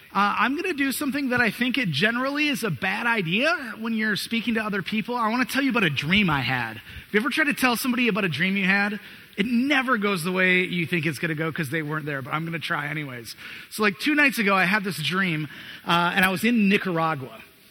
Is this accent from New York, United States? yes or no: no; Jenison, Michigan, United States; Mexico was right next to where I grew up in Jenison.